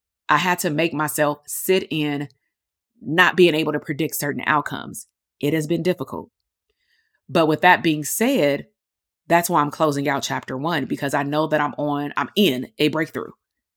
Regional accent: Compton, California, United States; It reminds me of like growing up in Compton, like the doughboy that they used to call it in the 80s, right?

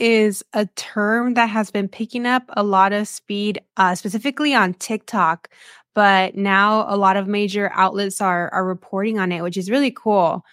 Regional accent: California, United States; now in Chicago, United States; I am currently Chicago based. I've called Chicago home for 2 years, but this is not where I'm from. I am originally from a small agricultural border town in Southern California.

